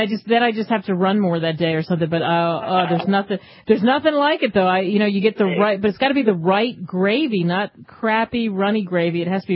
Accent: Minneapolis, Minnesota, United States; Look, I'm from Minneapolis. We have these Juicy Lucy burgers.

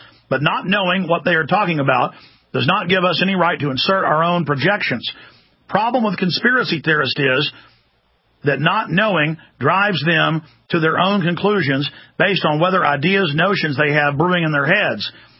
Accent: Ottawa, Ontario, Canada; They had a meeting in my hometown here in Ottawa, Canada, a while back.

